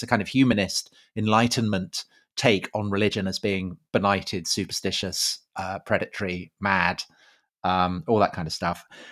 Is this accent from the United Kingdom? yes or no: yes; Salisbury, South West England, United Kingdom; I'm rabidly Putinophobic ever since he attacked Salisbury, which is my hometown.